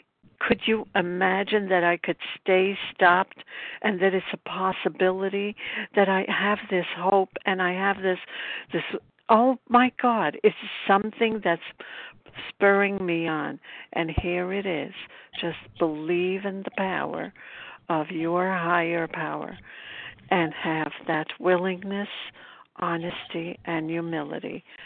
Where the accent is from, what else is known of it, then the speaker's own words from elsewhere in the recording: Brooklyn, New York, United States; I'm from Brooklyn, New York.